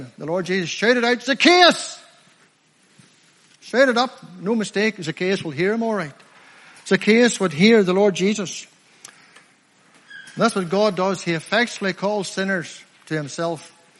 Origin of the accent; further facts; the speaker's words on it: Limavady, Northern Ireland, United Kingdom; I'm from Limavady District, by the way. 3 miles. I'm a country lad, by the way. You know by my accent, I'm not from around here.